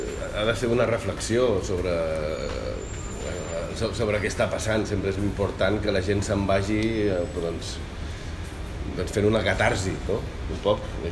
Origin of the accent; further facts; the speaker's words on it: Sineu, Balearic Islands, Spain; jo soc de Sineu, allà de Mallorca